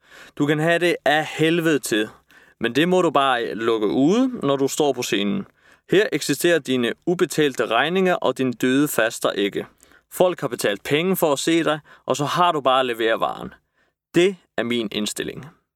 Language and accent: Danish; Copenhagen, Capital Region of Denmark, Denmark; er født den 18. oktober 1988. Jeg er halv irsk og halv dansk. Min mor er dansk. Jeg er født og opvokset her på Christiania i huset, der hedder Mælkebøtten.